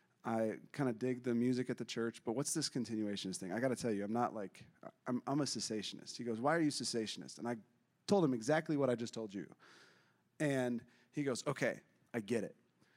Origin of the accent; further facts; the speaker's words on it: Northeast, United States; I grew up in the Northeast